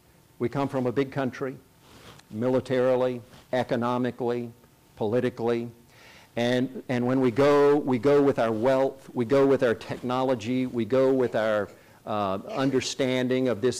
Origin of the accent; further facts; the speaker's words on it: South Korea; he was already a legend in Korea when I was growing up in Korea.